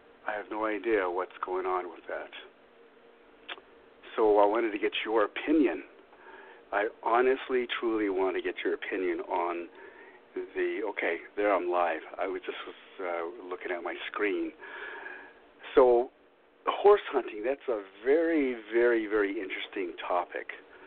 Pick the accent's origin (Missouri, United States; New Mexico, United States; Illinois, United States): New Mexico, United States; Little Water; I am originally from Tosato, and Sesnaustia, Little Water, which is about 22 miles south of Shiprock.